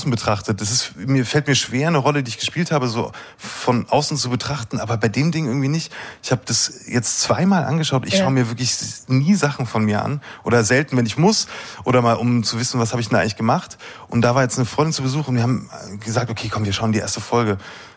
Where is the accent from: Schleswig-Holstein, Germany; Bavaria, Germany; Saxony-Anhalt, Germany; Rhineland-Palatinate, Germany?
Bavaria, Germany; ich bin witzigerweise parallel zu dem Dreh, habe ich mich entschieden, nach Oberbayern zurückzuziehen, wo ich herkomme.